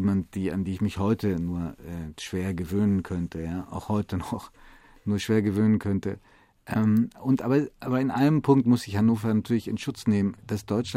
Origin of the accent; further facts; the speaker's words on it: Italy; Im Süden gibt es sicherlich auch Relikte davon. Da, wo ich herkomme, gibt es das in dieser Form nicht mehr.